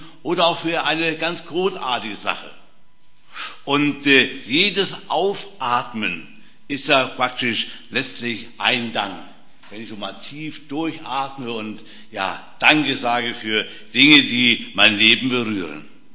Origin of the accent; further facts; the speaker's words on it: Hesse, Germany; jedenfalls in meinem kleinen Dorf in Hessen, wo ich aufgewachsen bin